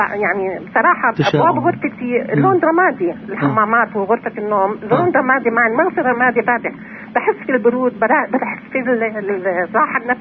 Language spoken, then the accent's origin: Arabic; Nablus, West Bank, Palestine; انا من نابلس